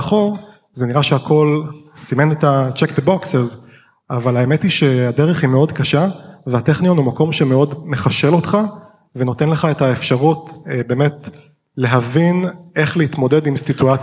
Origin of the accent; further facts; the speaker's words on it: Haifa, Haifa District, Israel; אני נולדתי וגדלתי בחיפה, בבית שמאוד אוהב ספורט ומתעניין בספורט